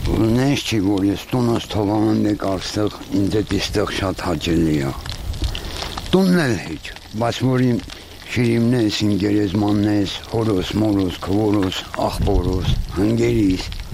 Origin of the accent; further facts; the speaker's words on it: Yerevan, Armenia; ես իմ Երևանից եմ ջան